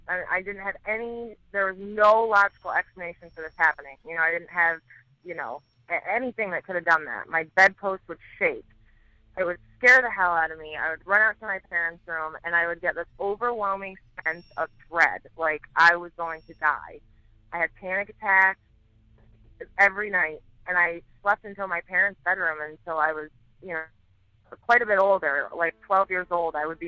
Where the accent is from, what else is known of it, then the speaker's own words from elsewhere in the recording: Pennsylvania, United States; I'm from Pennsylvania, and I have kind of a creepy one for you.